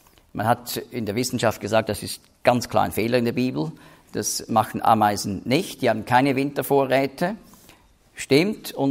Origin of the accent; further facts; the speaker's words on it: Switzerland; also, ich rede jetzt als Schweizer